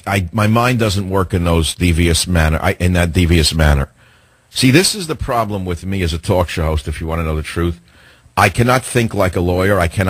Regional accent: New York, United States; You know, I grew up in New York where that type of politician I understood, old-style Democrat.

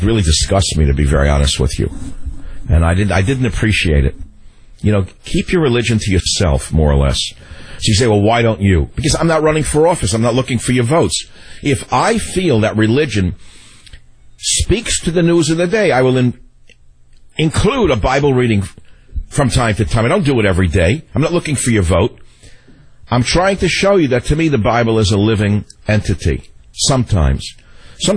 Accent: United States; it offended me as an American

